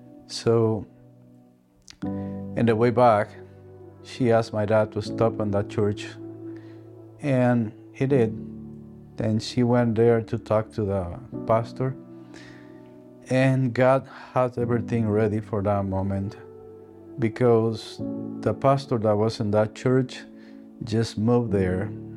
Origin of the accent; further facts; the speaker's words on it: Dominican Republic; English is a second language; I grew up in Dominican Republic on top of the mountain.